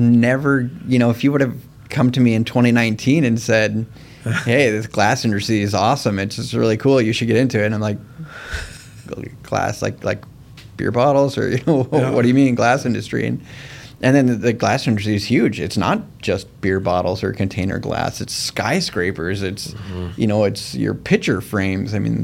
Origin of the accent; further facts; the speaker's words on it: Moorhead, Minnesota, United States; So we would travel around the lakes of Minnesota, and they did, you know, and then we grew up in Moorhead, so it was the Detroit Lakes area that we, you know, we'd go cabin to cabin to cabin in the summer times